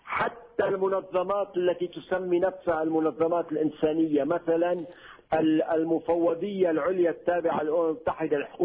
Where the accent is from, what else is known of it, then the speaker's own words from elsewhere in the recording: Lebanon; ربما لم نتمكن نحن كلبنانيين من الصمود